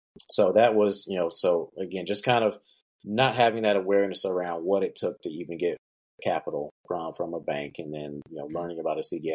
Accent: Asheville, North Carolina, United States; But coming back to my hometown here in Asheville, I didn't see that.

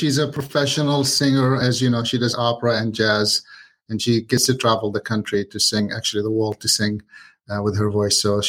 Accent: Gaza Strip, Palestine; also born or lived in Kuwait; now in United States; I'm originally from Palestine. I'm from Gaza Strip. I lived in Kuwait most of my life till the first Gulf War happened. And then when the first Gulf War happened, I came to the U.S. initially to go to school

